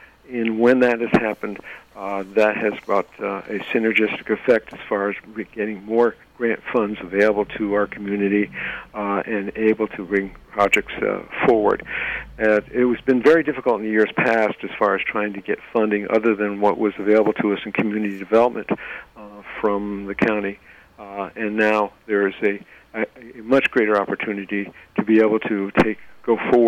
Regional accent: Millerton, New York, United States; also born or lived in Sharon; I was born in Sharon at the hospital, but I was brought up in Millerton, so this has been my hometown and my lifelong place of living.

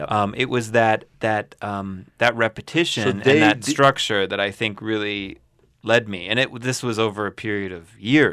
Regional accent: California, United States; I'm from California. I kind of love the heat

